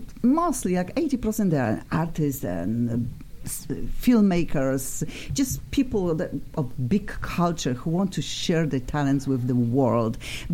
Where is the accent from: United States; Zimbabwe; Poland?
Poland; English is a second language; I am from Poland and we have a lot of shish.